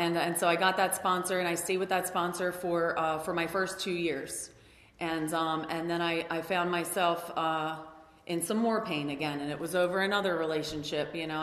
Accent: Philadelphia, Pennsylvania, United States; moved away; I'm from Philly originally. I moved to San Diego.

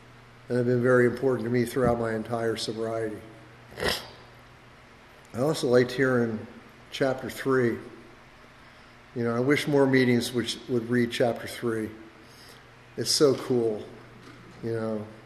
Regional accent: San Diego, California, United States; So even though I'm from San Diego, I'm used to driving long distances, so this was no big deal.

